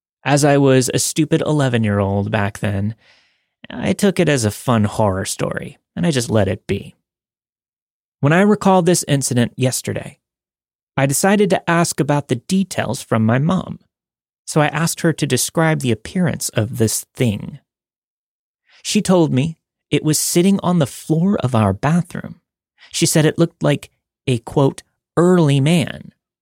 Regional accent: India; I'm from India.

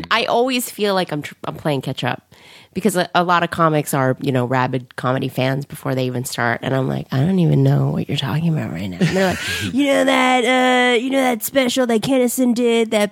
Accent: New York, United States; now in Los Angeles, United States; I'm from New York.

